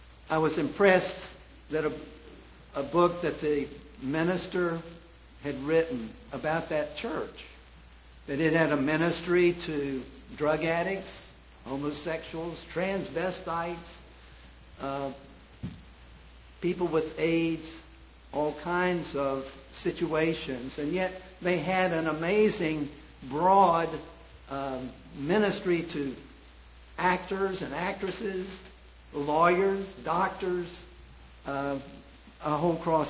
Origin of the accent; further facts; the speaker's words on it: Charlotte, North Carolina, United States; I grew up in the Back Creek Church in Charlotte